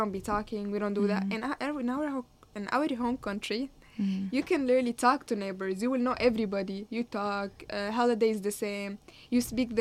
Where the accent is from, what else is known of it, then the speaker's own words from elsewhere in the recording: Damascus, Damascus Governorate, Syria; English is a second language; So, Syria is my home country. I am from Damascus.